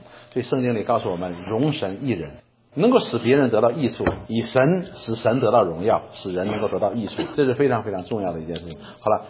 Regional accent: China; now in abroad; 有很多人都责怪我们中国人，觉得说中国人哎呀出门的时候给后边人不拉个门

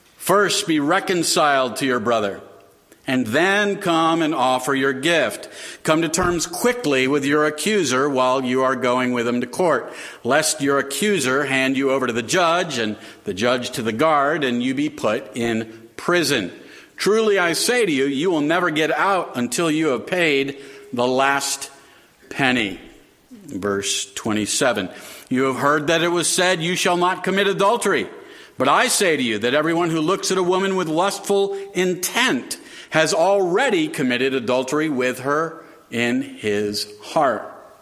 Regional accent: Roanoke, Virginia, United States; My teen years were then misspent in Roanoke, Virginia, and I was far from the Lord.

